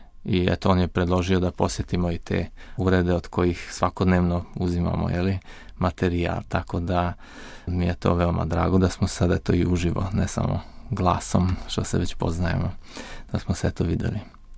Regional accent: Subotica, Vojvodina, Serbia; dolazim iz Subotice. Tamo sam trajni đakon i radim u radiopostaji Radio Marija Subotica.

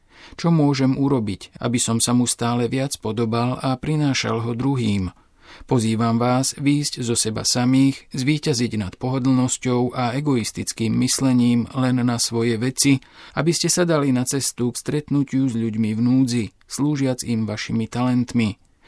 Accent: India; Slovak is a second language; tak v Indii, odkiaľ pochádzam, je dnes najväčšou výzvou pre mladých náhla a rýchla globalizácia

